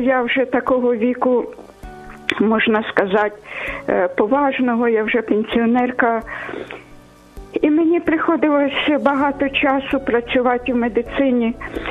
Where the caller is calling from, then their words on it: Kyiv, Ukraine; Я з Києва телефоную.